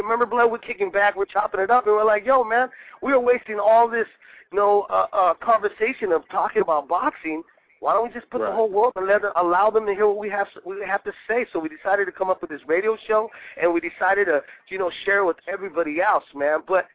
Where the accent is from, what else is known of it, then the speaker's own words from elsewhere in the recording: California, United States; I'm from North Cal, man. I'm not from South Cal. He's putting X3, Puro Sul. Brother, I'm over here in the northern part of California where there's nothing but Norteños and stuff, man.